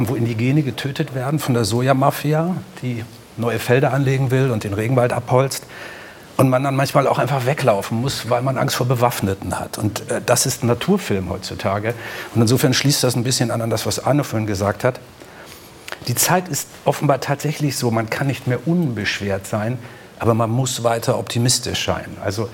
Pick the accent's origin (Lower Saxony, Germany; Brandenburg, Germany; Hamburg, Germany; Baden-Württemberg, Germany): Hamburg, Germany; Ich bin Hamburger.